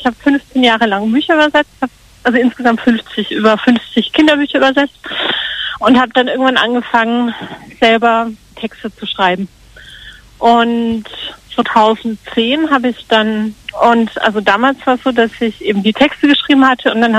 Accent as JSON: {"language": "German", "town": "Karlsruhe", "region": "Baden-Württemberg", "country": "Germany", "said": "ich komme aus Karlsruhe"}